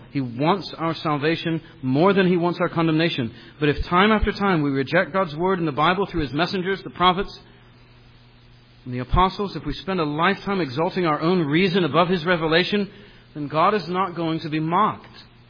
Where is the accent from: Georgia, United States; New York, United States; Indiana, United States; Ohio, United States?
Ohio, United States; Columbus; I went back to my old neighborhood where I grew up in Columbus, Ohio last year.